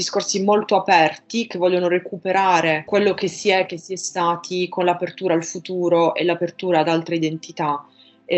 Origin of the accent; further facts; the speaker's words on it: Apulia, Italy; io sono pugliese, pugliano